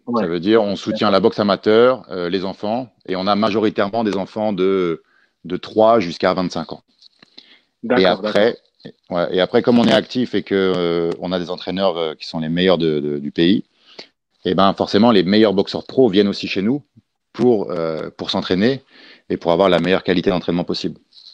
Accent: Paris, Île-de-France, France; Moi, je viens de Paris. Je suis entre Paris et Munich, et en Allemagne.

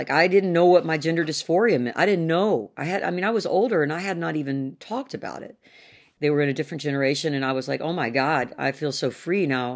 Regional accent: the South, United States; because I'm a Southerner.

